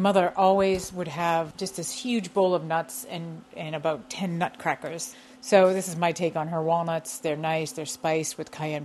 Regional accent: Boston, Massachusetts, United States; I grew up in South Boston, the Mary Ellen McCormick Housing Project.

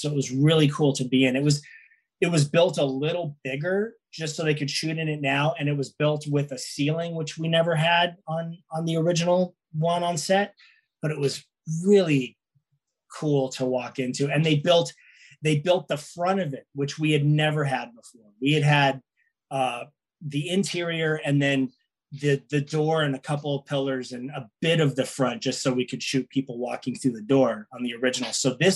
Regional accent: North Hollywood, California, United States; So being from LA, I'm from here. I'm from North Hollywood.

